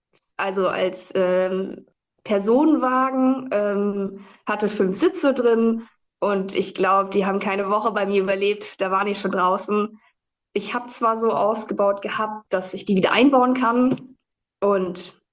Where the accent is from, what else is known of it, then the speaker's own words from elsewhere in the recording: Oldenburg, Lower Saxony, Germany; bin 29 Jahre alt und komme aus Oldenburg.